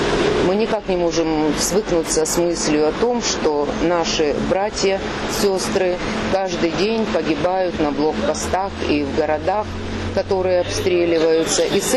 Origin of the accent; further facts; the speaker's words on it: Ukraine; я украинка